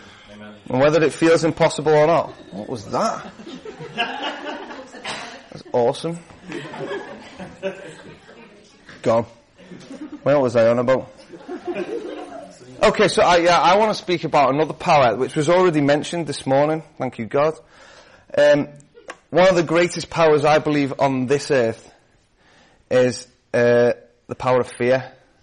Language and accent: English; United Kingdom; I don't think it's just like, oh, we're all British and we're reserved and we don't like to do that thing.